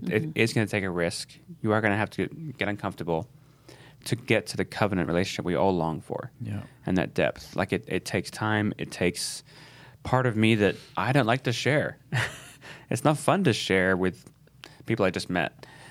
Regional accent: Australia; And I say H because I'm from Australia

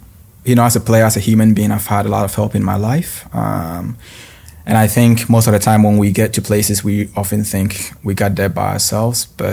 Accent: Ghana; moved away; growing up in Ghana, and I loved it. You know, I miss it a lot because I don't live there anymore

